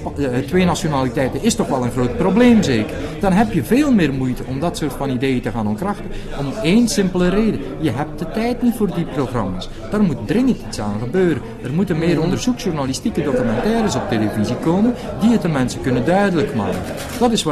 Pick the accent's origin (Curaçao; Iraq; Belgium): Belgium; Flanders; Ook bij ons in Vlaanderen, in België, kwam de commerciële media al precies in die decennia waarin dat het neoliberalisme werd doorgevoerd, ook bij ons.